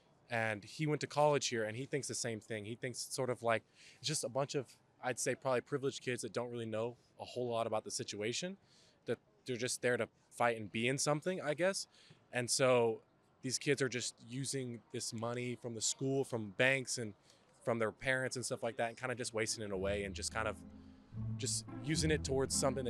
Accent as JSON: {"language": "English", "region": "Georgia", "country": "United States"}